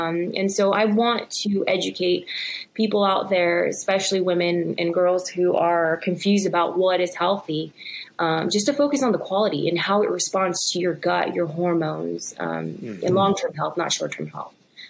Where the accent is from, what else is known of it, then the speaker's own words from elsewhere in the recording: Philippines; born there; I was born in the Philippines.